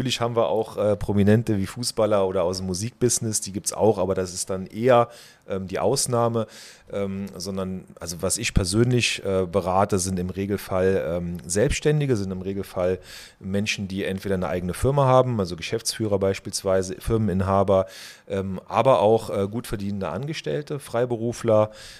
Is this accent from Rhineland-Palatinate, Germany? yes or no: yes; Rhineland-Palatinate, Germany; ich komme aus der Eifel, aus der Nähe von Bitburg, vom kleinen Dorf